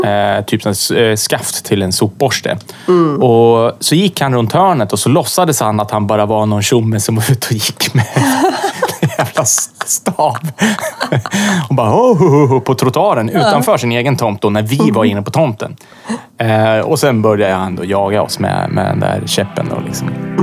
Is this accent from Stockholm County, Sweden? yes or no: no; Eskilstuna, Södermanland, Sweden; Jag var faktiskt i den delen av Eskilstuna, den förorten där jag växte upp